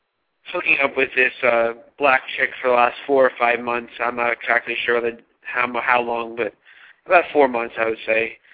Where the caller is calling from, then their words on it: New Jersey, United States; I'm calling from Northern New Jersey.